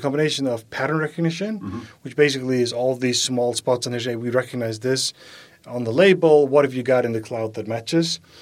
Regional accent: Faroe Islands; I grew up almost in the UK. So I'm from the Faroe Islands, which is just north

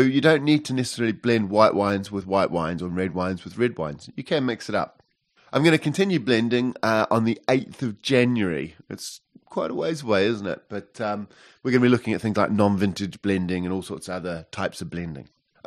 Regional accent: Otago, New Zealand; Oh, I'm from Otago.

